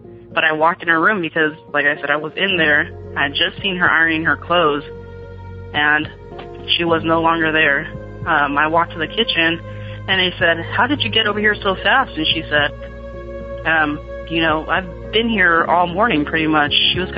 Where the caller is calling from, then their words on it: California, United States; I'm calling from Northern California.